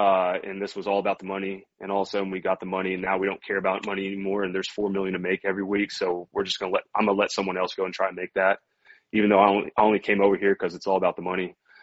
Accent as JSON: {"language": "English", "region": "Oklahoma", "country": "United States", "said": "I'm passionate about my home state where I'm from, and I know Oklahomans love their sports"}